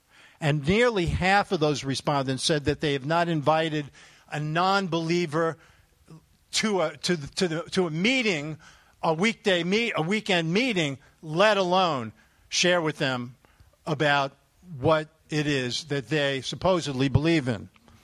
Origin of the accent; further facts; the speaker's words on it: Brooklyn, New York, United States; little did I know that growing up in Brooklyn, New York, I thought that Jesus Christ was the son of Mr. and Mrs. Christ.